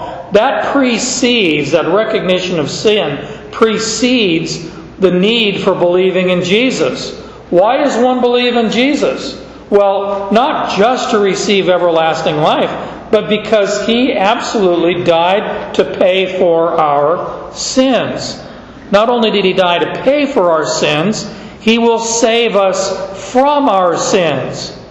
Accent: Phoenix, Arizona, United States; I grew up in Phoenix. I never saw snow.

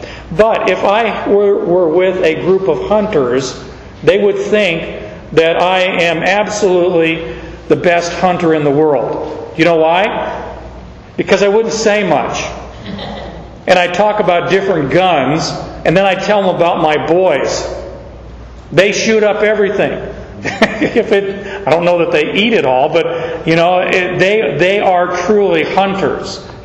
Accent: United States; born there; I'm an American citizen by birth. I was the first of my entire family on both sides of my mom and dad's lineage to be born in the States.

